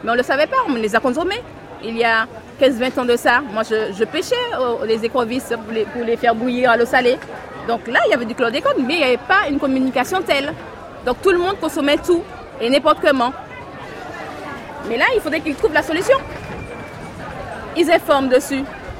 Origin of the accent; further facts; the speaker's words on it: Sainte-Marie, Martinique; Et je suis de Sainte-Marie et je travaille sur le marché depuis 10 ans.